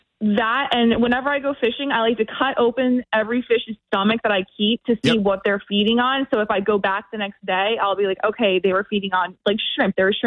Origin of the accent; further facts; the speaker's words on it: Point Pleasant Beach, New Jersey, United States; And it's about my hometown of Point Pleasant Beach, where I talk about the maritime history